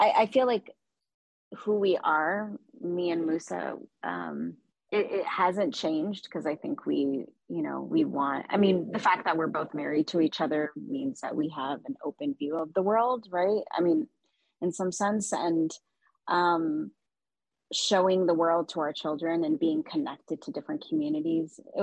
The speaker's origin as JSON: {"language": "English", "region": "Texas", "country": "United States", "tie": "born or raised there", "also_born_or_lived": "New York / Chicago", "said": "Well, I grew up in Texas. I mean, that's a whole we can get into, but yeah. But I spent a long time in New York, and it was just starting to feel like home. I was in New York for a while. Chicago for a while too."}